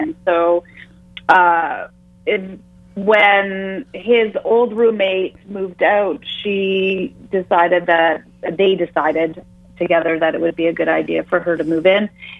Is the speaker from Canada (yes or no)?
yes; Niagara, Ontario, Canada; now in Toronto, Canada; I grew up in Niagara, and I live in Toronto. I'm in Ontario, so I'm just outside of Toronto. So I'm about an hour away from where I grew up.